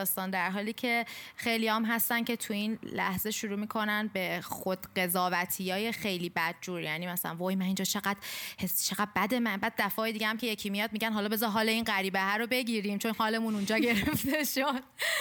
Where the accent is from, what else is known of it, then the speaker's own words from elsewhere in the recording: Iran; آره اصلا من ایرانیم